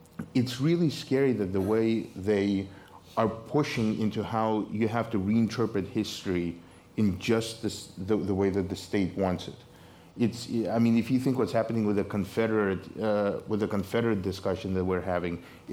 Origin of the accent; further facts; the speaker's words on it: Ukraine; When I grew up in Ukraine, even in the 1980s